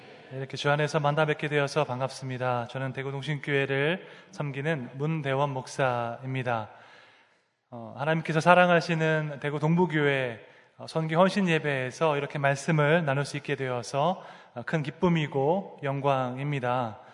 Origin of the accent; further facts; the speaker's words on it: Seoul, South Korea; 저는 서울에서 태어나서 자랐습니다. 저희 아버지께서 부산 출신이시고 대학교 때 서울로 오셔서 어머니를 만나셨습니다. 그러니까 아버지께서 부산 분이니까 저도 절반은 경상도에 피가 흐르고 있습니다.